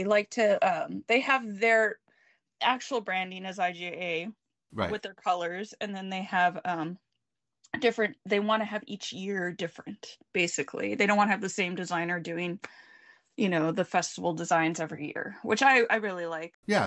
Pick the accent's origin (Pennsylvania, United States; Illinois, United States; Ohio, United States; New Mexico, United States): New Mexico, United States; I'm from New Mexico, from the desert